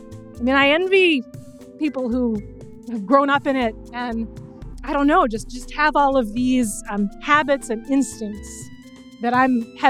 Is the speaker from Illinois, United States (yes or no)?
yes; Glen Ellyn, Illinois, United States; I grew up about 20 miles west of Chicago in a town called Glen Ellen, Illinois. My childhood house is 2 miles from Wheaton Colleg